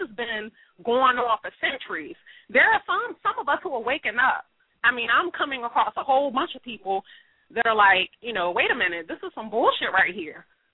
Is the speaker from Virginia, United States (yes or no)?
yes; Virginia, United States; now in New York, United States; I'm originally from Virginia, so I'm not an original New Yorker.